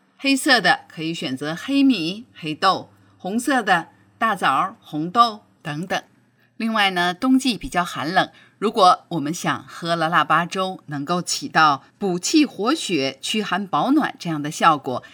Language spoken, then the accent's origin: Chinese; China; now in United States; 虽然我们大家都身在美国，感受不到特别浓郁的中国年的气氛，但是作为中国人